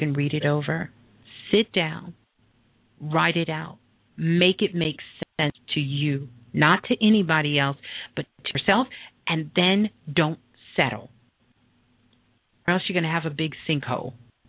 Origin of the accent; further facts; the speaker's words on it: Brooklyn, New York, United States; born there; Brooklyn, that's where I was born.